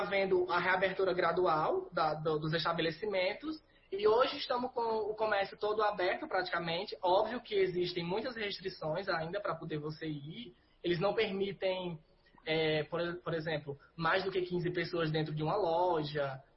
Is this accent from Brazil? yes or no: yes; Brazil; Eu acho que nós brasileiros, incluindo eu, né, porque sou brasileiro também